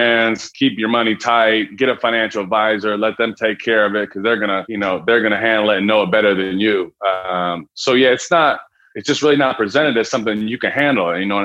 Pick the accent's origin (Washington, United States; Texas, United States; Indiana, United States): Washington, United States; Seattle; When I was young, I grew up in Seattle, Washington.